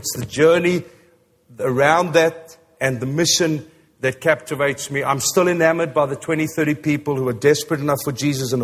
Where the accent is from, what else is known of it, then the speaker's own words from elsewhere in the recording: Vanderbijlpark, Gauteng, South Africa; born there; every day I think of the fact that I was born in Vanderbijl Park. I'm an Afrikaans kid, and I remember walking Kaalfoot on the farm.